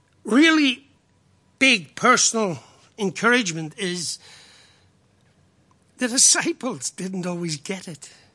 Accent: Ireland; I'm Irish. I'm simple. I can live with that.

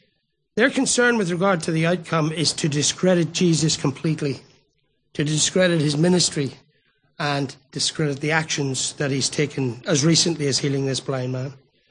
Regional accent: Northern Ireland, United Kingdom; As a young boy growing up in Northern Ireland

